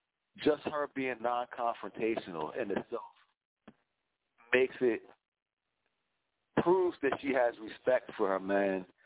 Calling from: New Jersey, United States; I'm calling from South Jersey.

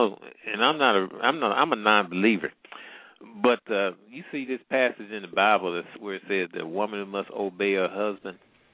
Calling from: Midwest, United States; I'm calling from the Midwest.

